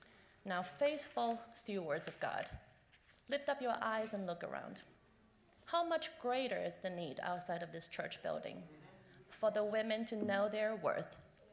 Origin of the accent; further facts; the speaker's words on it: China; moved away as an adult; now in Nashville, United States; 12 years ago, I came to Nashville from China to study at Vanderbilt.